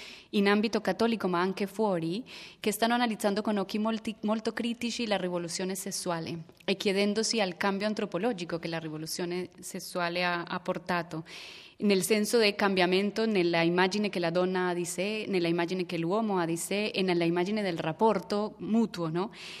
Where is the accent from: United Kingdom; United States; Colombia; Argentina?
Colombia; in Colombia, che è il mio paese